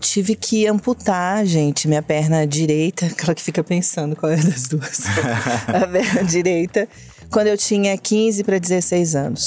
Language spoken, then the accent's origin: Portuguese; Erechim, Rio Grande do Sul, Brazil; Sou gaúcha. De Erechim, região norte lá do estado.